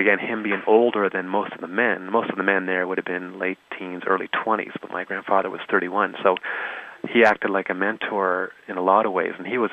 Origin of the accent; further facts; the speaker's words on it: Antigonish, Nova Scotia, Canada; now in Calgary, Canada; Being that I grew up in Antigonish